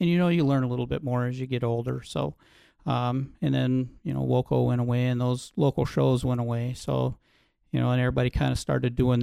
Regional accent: Sioux City, Iowa, United States; Growing up in Sioux City at that time, I don't think I had gone any farther than some of my relatives lived in Texas.

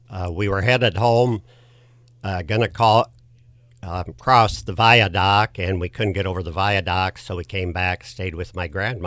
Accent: Iowa, United States; I grew up on a farm 50 miles east of Sioux City. Spent a lot of time in Sioux City when I was young. My grandmother lived up here.

